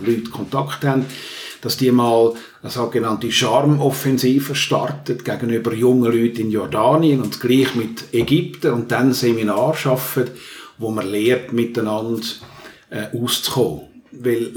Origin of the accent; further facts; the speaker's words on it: Switzerland; Und ich glaube, wir als Schweizer müssen diese Chance wahrnehmen.